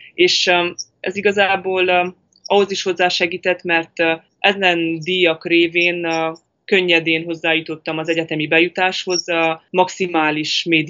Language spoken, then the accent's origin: Hungarian; Miercurea Ciuc, Harghita, Romania; now in Cluj-Napoca, Romania; 1997-ben születtem Csíkszeredában, és ott végeztem el a 12 osztályt. Majd 3 évvel ezelőtt Kolozsvárra költöztem, és a Bábes-Bolyai Tudományegyetemen tanulok tovább